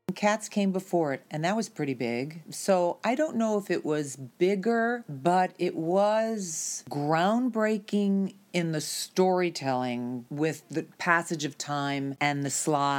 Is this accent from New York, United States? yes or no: yes; New York, United States; I live in Jersey, but I'm really from New York.